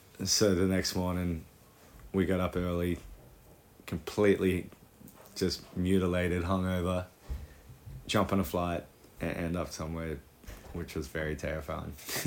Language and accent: English; Cabarita, New South Wales, Australia; the plan was to go to the East Coast, like around my hometown, Cabarita, and south of that, down like Lenox and Yamba and a few spots like